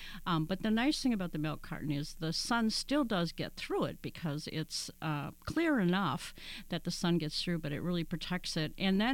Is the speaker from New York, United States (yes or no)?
no; Michigan, United States; moved away; And I came from Michigan, and we only had like 4 or 5 months, and that was it.